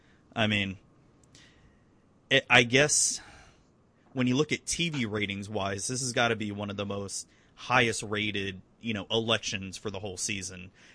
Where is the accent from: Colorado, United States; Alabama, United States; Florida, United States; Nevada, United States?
Florida, United States; I've been born and raised in Florida, and I went up. I've only seen snow once.